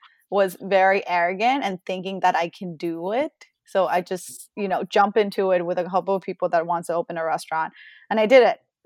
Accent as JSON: {"language": "English", "region": "Bangkok", "country": "Thailand", "tie": "born or raised there", "said": "You know, like, so it was really fun growing up in Bangkok."}